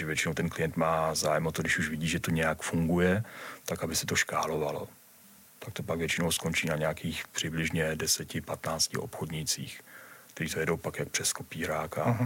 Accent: Germany; já jsem vyrůstal v Německu, takže v podstatě kamkoliv přijdu, tak to dřív nebo později lidi zjistí, že umím velmi dobře komunikovat s něm, jak s Němci, se Švýcary, tak i s Rakušány

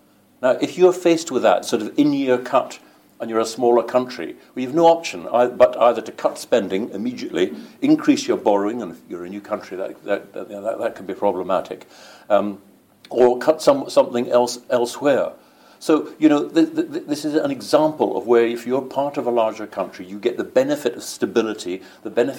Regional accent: Scotland, United Kingdom; I'm Scottish, I live in Scotland, and I'm proud of being Scottish. But I'm also proud of being British.

